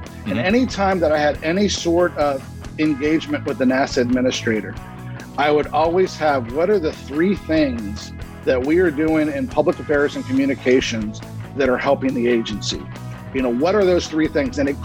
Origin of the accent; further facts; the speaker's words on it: San Antonio, Texas, United States; I grew up in San Antonio, Texas.